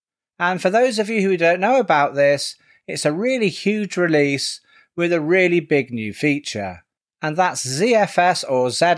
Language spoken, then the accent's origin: English; Bristol, South West England, United Kingdom; I'm obviously from the UK. I'm from a city in the southwest called Bristol. I live on the kind of outskirts of the city, so I'm partly in the countryside, partly near the city.